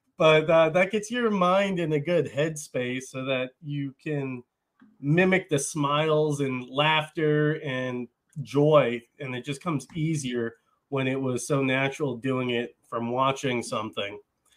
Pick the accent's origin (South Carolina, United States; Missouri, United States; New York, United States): New York, United States; I'm from Long Island, and in 2001, when 9/11 happened, I was 17 in college.